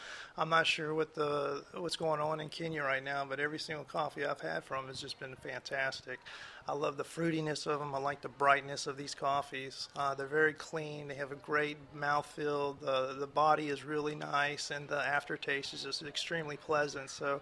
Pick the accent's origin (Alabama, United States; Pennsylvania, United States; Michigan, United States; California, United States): Alabama, United States; Mobile; Well, I'm from Mobile. I'm a Mobile kid, and I always had jobs working downtown Mobile.